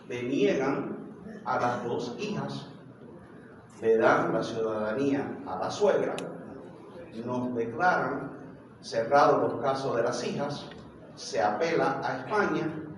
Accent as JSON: {"language": "Spanish", "country": "Cuba", "said": "Yo soy presidente, soy cubano, soy ciudadano de Estados Unidos."}